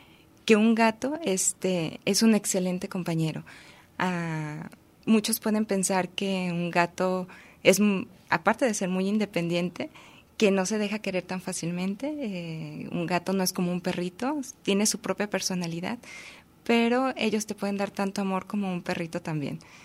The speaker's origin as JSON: {"language": "Spanish", "town": "Magdalena", "region": "Jalisco", "country": "Mexico", "tie": "born or raised there", "said": "soy de Magdalena, Jalisco, de hecho, soy de un pueblo que se llama Magdalena, Jalisco. Allá crecí, allá me crié"}